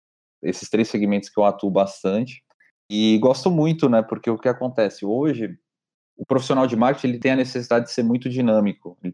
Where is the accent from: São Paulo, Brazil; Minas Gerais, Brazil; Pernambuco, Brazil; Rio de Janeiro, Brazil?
São Paulo, Brazil; Santos; Bom, minha trajetória começa na cidade de Santos. Eu comecei a estudar publicidade e propaganda ainda na minha cidade natal.